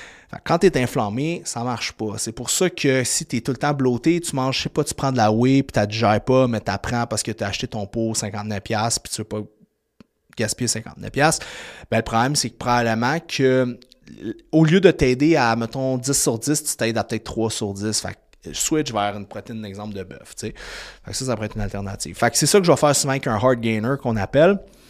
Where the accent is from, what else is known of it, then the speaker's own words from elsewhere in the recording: Quebec City, Quebec, Canada; On est chic, on est de Québec, t'as accès à rien au Québec